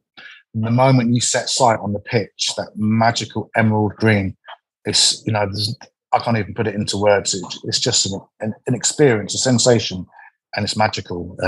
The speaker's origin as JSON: {"language": "English", "town": "Maidstone", "region": "South East England", "country": "United Kingdom", "tie": "born or raised there", "said": "I was brought up in Maidstone down in Kent"}